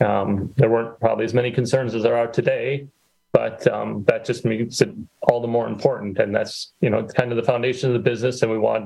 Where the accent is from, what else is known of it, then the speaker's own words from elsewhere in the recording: Manitowoc, Wisconsin, United States; also born or lived in Chicago; Yeah. I grew up in Manitowoc, went to school, high school at Lincoln, went to college in Chicago, worked in Chicago, then Baltimore, Washington area for a while, then back to Chicago for a few years.